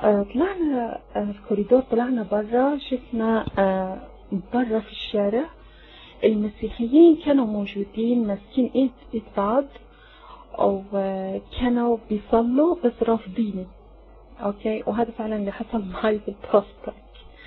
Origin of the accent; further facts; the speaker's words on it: Iran; Arabic is a second language; also born or lived in Syria; انا من فين؟ يعني لازم بحكي انا من فين. انا من ايران. اوكي. او فالعربي انا كنت بتكلم عربي شوي، تعلمت في سورية شوي مع الناس